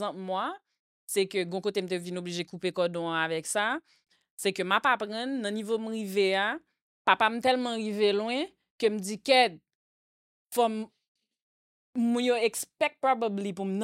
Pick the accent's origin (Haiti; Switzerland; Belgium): Haiti; est-ce que nous réellement peur l'en mort en tant que haïtien